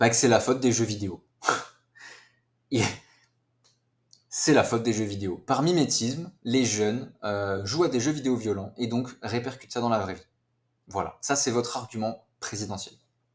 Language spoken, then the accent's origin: French; France; Et pourtant, je suis français, hein, mais ce pays me fait de la peine